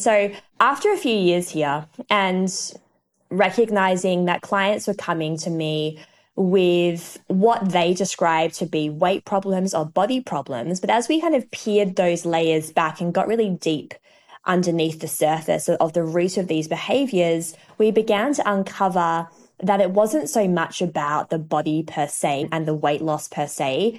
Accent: Western Australia, Australia; accent: Australian; I think you can tell from my accent that I am Australian, so hence the love of sunshine.

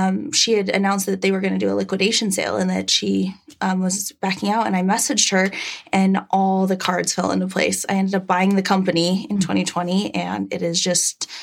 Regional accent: Butte, Montana, United States; So I am originally from Montana, from a really, really small town called Butte. It looks like butt on the map. And I grew up there, and then I went to college in Missoula, Montana at the University of Montana

